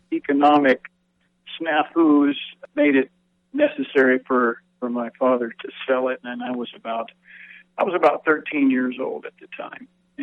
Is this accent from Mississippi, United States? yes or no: no; Montana, United States; also born or lived in California / North Carolina; And I was born in Montana when I was about 9. We moved back there from, we were all over the place. We were in California, Montana, North Carolina even at one point.